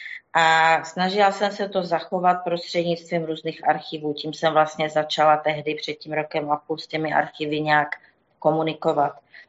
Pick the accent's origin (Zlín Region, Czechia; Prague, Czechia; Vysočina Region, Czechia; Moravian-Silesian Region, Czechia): Moravian-Silesian Region, Czechia; Ostrava; also born or lived in Havířov; narodila jsem se v Ostravě. Větší část tedy svého dosavadního života jsem prožila v Ostravě, později potom v Havířově.